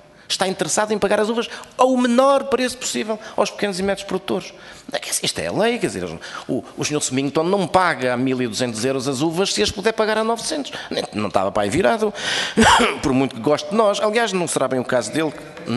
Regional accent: Norte, Portugal; que eu que sou do Douro e que construí aquilo que ali está

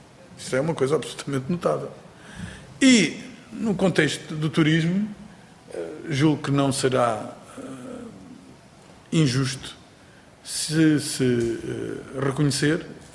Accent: Algarve, Portugal; Eu, por exemplo, sou do Algarve

